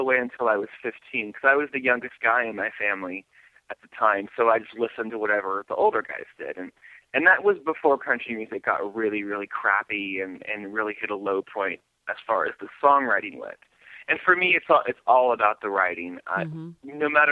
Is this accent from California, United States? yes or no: yes; Sacramento, California, United States; I am. I'm from Sacramento, born and raised.